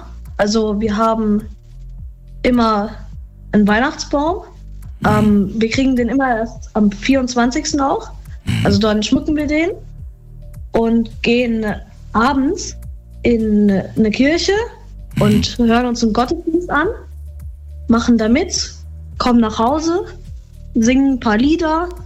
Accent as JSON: {"language": "German", "region": "Rhineland-Palatinate", "country": "Germany", "said": "Ich komme aus Rheinland-Pfalz, aus Nähe Speyer."}